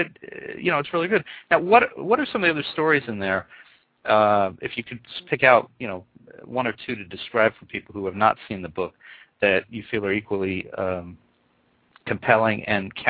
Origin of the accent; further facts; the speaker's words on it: New Jersey, United States; I was going to say that coming from growing up in New Jersey and around comics and collectibles, really all through my teens and early 20s